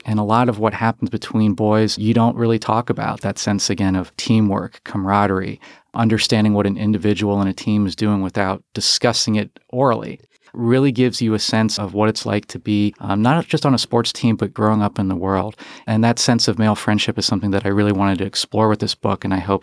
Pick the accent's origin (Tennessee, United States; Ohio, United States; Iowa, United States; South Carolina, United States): Ohio, United States; Cincinnati; moved away as an adult; now in Columbus, United States; I moved away from Cincinnati in 1996 to go to college. I left the state in 2000, and I have just moved back. I now live in Columbus, Ohio.